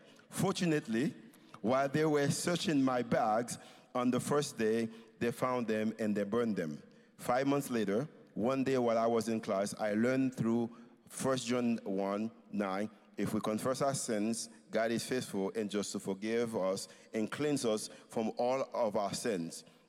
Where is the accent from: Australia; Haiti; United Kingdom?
Haiti; moved away as an adult; also born or lived in United States; Born and raised in Haiti, fatherlessness, understand firsthand what it means to, the poverty at firsthand. After completing my university study here in the U.S. and serve as a pastor within the Haitian community in two states for 16 years, I returned back to Haiti.